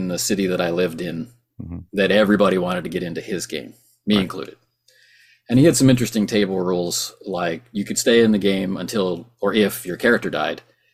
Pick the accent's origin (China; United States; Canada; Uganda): Canada; Atlantic Canada; I'm from Atlantic Canada, and I really don't know how anybody in a small town where I was got a hold of Dungeons and Dragons at all